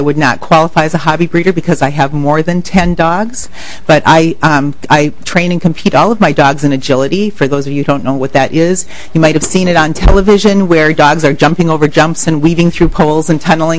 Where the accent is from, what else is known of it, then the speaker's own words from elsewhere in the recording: South Haven, Minnesota, United States; I'm from South Haven, Minnesota.